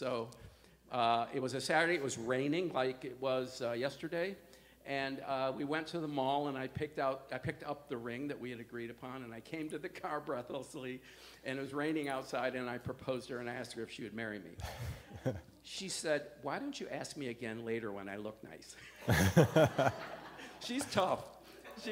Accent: Detroit, Michigan, United States; So we grew up in Detroit, in very different neighborhoods and very different cultural backgrounds.

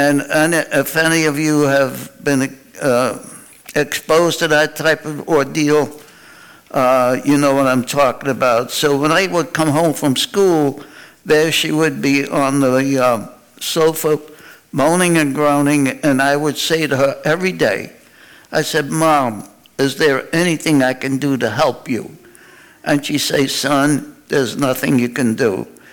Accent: New York City, New York, United States; So that was part of a small snippet of growing up in New York City.

